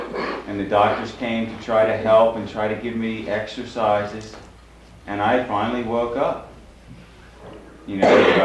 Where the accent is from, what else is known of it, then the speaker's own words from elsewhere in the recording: Philadelphia, Pennsylvania, United States; I'm also from Philadelphia, Pennsylvania.